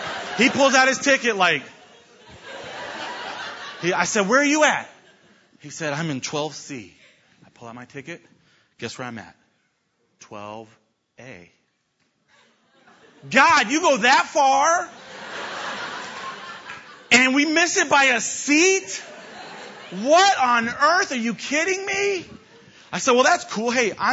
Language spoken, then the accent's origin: English; Clearwater, Florida, United States; Oh, yeah, I grew up in Clearwater.